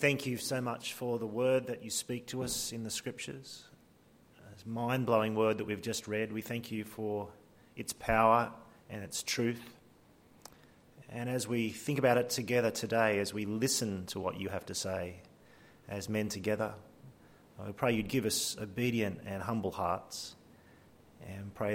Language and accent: English; Lismore, New South Wales, Australia; now in Sydney, Australia; I grew up in Lismore, grew up on a farm, and kind of feel like I'm still that person, but the truth is I've been in Sydney for 37, 38 years. I've become a city person